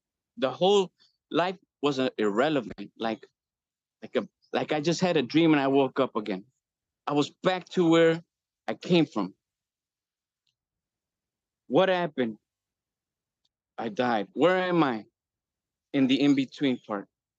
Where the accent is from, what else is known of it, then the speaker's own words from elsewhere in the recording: Chicago, Illinois, United States; And I was raised in Chicago, so I wasn't like the best kid.